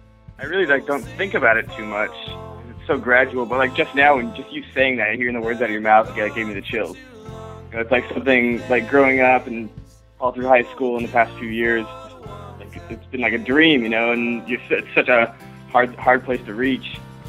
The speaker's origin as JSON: {"language": "English", "town": "Los Angeles", "region": "California", "country": "United States", "tie": "born or raised there", "said": "Like, I grew up in Los Angeles, so I'd go to the Wiltern in L.A."}